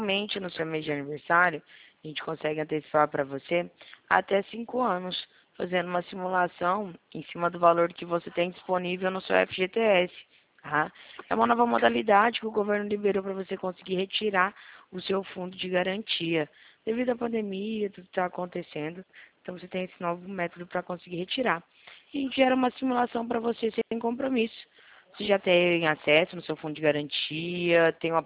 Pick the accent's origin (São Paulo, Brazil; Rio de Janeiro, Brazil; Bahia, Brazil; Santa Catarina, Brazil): São Paulo, Brazil; Isso, sou aqui de São Paulo, interior de São Paulo.